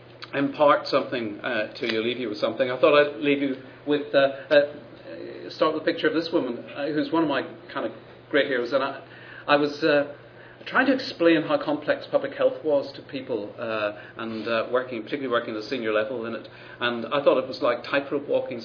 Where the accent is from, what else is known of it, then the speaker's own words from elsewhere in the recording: Ireland; now in England, United Kingdom; I don't really understand cricket either, because I'm from Ireland.